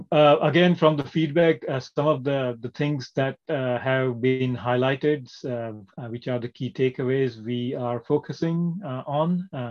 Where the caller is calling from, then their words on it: United Kingdom; I'm dialing in from the United Kingdom, and I can take you through presentation slides